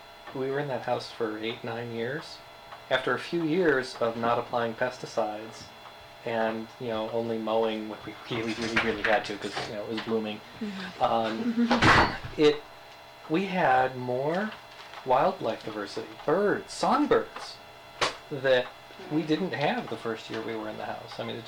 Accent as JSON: {"language": "English", "town": "Rochester", "region": "New York", "country": "United States", "tie": "born or raised there", "said": "We're from upstate New York, okay. Rochester, you know, up near Lake Ontario."}